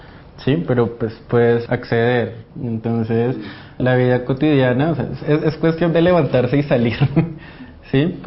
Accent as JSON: {"language": "Spanish", "country": "Colombia", "lives_now": "Russia", "said": "dentro de lo que uno medio sabía cocinar acá como colombiano"}